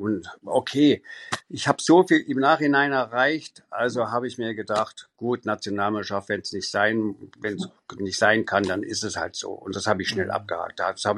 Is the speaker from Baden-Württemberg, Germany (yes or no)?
no; Sangerhausen, Saxony-Anhalt, Germany; Ich komme ja aus Sangerhausen, da bin ich geboren, 10 Jahre da gelebt.